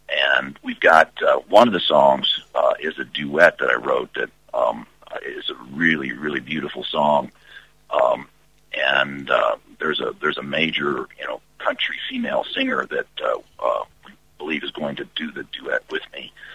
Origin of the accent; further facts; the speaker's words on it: Birmingham, Alabama, United States; Well, of course, growing up in Birmingham, that was the first place and the closest place I could get to.